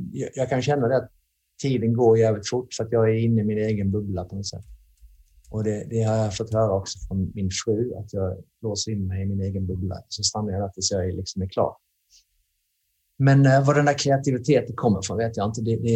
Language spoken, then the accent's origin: Swedish; Sweden; ingen visste ju någonting om oss, och vi var från Sverige, vilket var väldigt udda